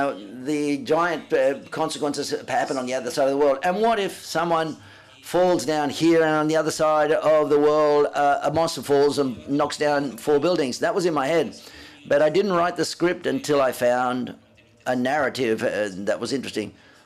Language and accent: English; Cabezón de la Sal, Cantabria, Spain; also born or lived in Madrid; I'm from Madrid, for example, but I come from Cabezón de la Sal. And for me, Cabezón de la Sal is the place where I come from